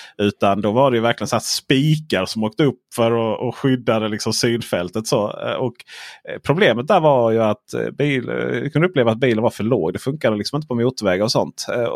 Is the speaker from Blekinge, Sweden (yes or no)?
yes; Blekinge, Sweden; För när jag växte upp i skogarna i Blekinge